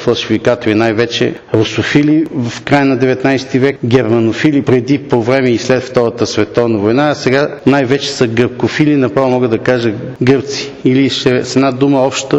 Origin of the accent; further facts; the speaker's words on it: Berkovitsa, Montana Province, Bulgaria; аз съм от Берковица